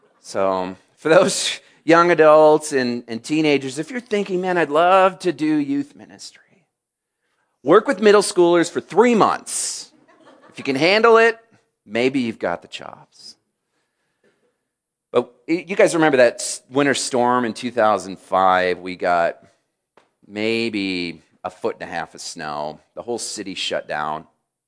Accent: Michigan, United States; You know, I grew up in Michigan, and if you've heard, Michigan has had winter storms.

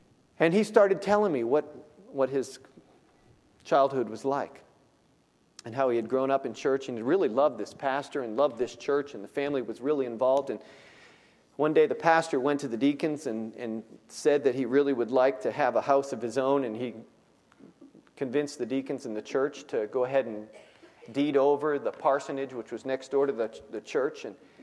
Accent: United States; Even though I grew up in America, I had never really heard the gospel before

